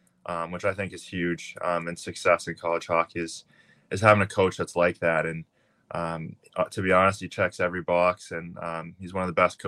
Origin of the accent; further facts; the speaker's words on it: Massachusetts, United States; I grew up on the South Shore, and you know, hockey it's pretty popular there.